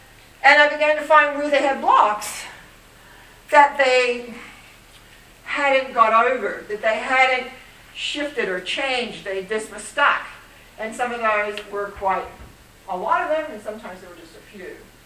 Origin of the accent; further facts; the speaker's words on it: New Zealand; moved away; I'm from New Zealand originally, which is why I speak a little bit funny sometimes, and I got the inner calling to go back home